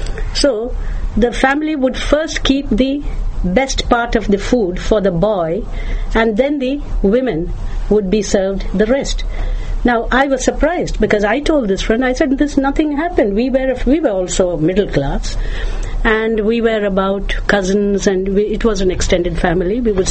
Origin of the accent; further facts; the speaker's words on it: Kerala, India; I come from Kerala. This is a region which has 100% literacy. The women's literacy is the highest, about, I think, almost 90%. And it had a matriarchal system